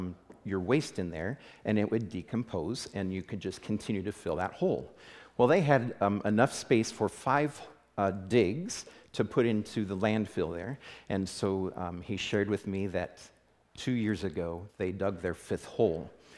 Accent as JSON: {"language": "English", "town": "West Des Moines", "region": "Iowa", "country": "United States", "said": "I'm from West Des Moines, Iowa. I live there with my wife and two boys."}